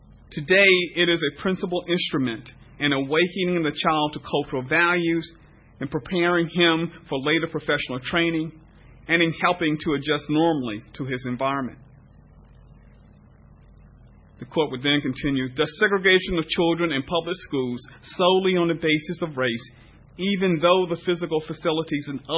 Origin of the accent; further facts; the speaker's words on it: Virginia, United States; born there; Well, I was born in 1955. I was born in Virginia in 1955, and I would say I'm a product of all deliberate speed.